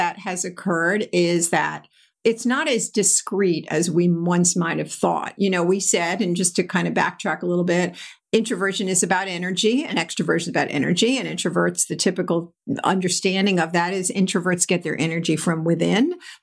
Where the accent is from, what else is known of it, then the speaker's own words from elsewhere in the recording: New York, United States; We were vacationing out on Eastern Long Island, where I grew up on in the New York area